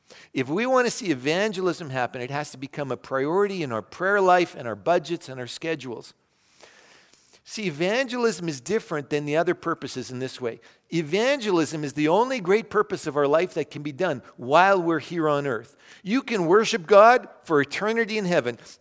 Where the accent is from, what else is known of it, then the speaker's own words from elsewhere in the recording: Canada; much greater percentage of Canadians live far to the left on Engel's scale than when I was a teenager growing up in Canada.